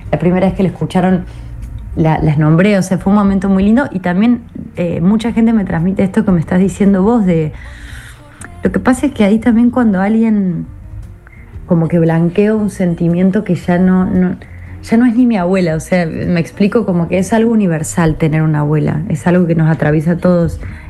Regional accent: Córdoba, Argentina; now in Buenos Aires, Argentina; yo soy de Córdoba capital, después me mudé acá a la capital de Buenos Aires

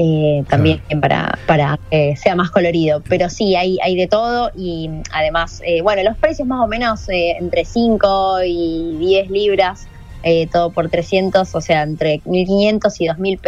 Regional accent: Argentina; aparte pregunto enseguida cuando digo que soy de Argentina y algunos me dicen, ok, Argentina

